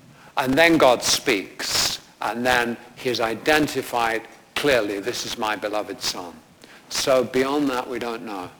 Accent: London, United Kingdom; When I grew up in London, which was tremendously fragmented

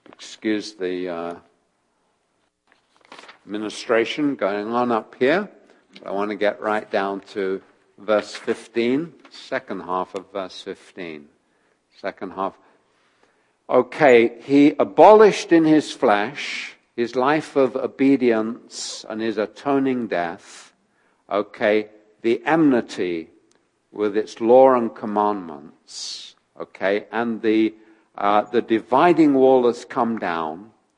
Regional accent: England, United Kingdom; What's fundamental to me is not that I'm English.

